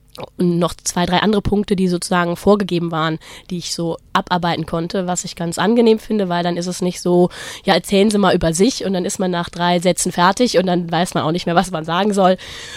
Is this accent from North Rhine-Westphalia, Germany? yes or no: yes; Wuppertal, North Rhine-Westphalia, Germany; Ich komme aus Wuppertal, war 8 Jahre da am Theater als Theaterpädagogin.